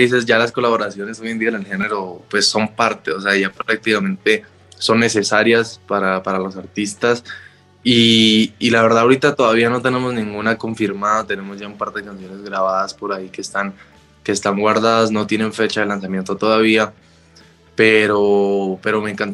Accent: Guatemala; also born or lived in Colombia; prácticamente toda mi infancia la pasé en Colombia, pero tengo amigos, o sea, prácticamente crecí en Guatemala y Colombia. Estudié en las dos partes también en el colegio.

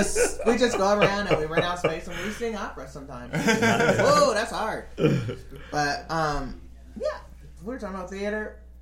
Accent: Los Angeles, California, United States; I know you were going to bring my hood up. okay. No. South Central was, well, I guess it's the only thing I knew, essential

